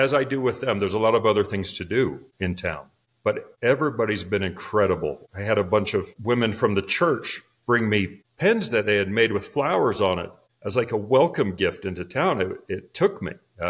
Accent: Utah, United States; now in Williams, United States; No. So I'm from Utah. It's the state north of Arizona. And I knew I wanted to come back west in the mountains and deserts with rocks and features.

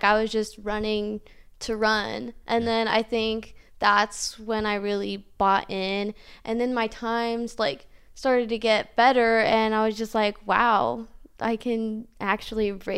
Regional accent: Durham, California, United States; I'm from Durham, I get to hear about all the meat that Butte and Durham are planning.

